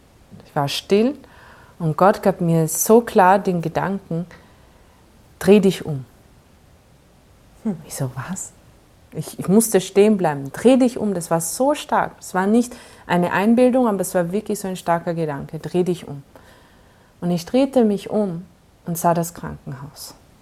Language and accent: German; Vienna, Austria; born there; Ich habe Wien nur gesehen als mein Geburtsort.